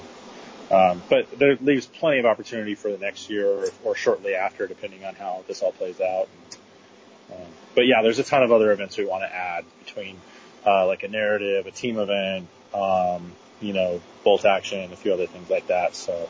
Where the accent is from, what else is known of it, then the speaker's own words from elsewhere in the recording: Sacramento, California, United States; Well, I've grown up in Sacramento my whole life and it's been my hometown. It's just where I've always wanted to do something.